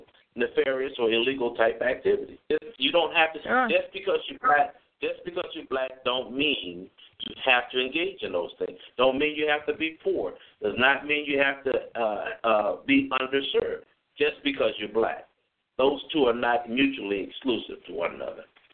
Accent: Chicago, Illinois, United States; I grew up in Washington Park Homes, the projects of Chicago, not too far from Robert Taylor.

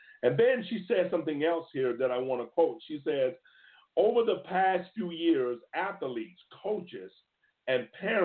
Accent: Connecticut, United States; to conclude that my home state, Connecticut, is in violation of federal law.

